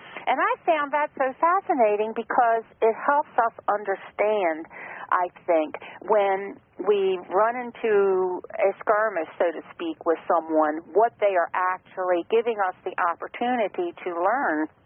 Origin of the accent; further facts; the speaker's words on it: Maryland, United States; You know, I get this I get this from a lot of people. I'm in Maryland.